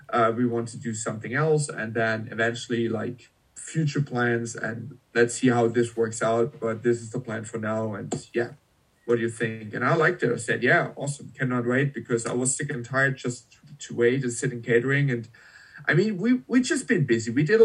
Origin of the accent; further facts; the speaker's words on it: Germany; I'm from Germany